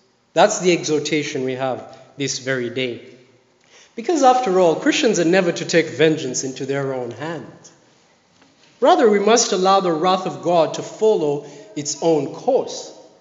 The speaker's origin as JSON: {"language": "English", "country": "Rwanda", "said": "I come from Rwanda. I've seen what hate, does."}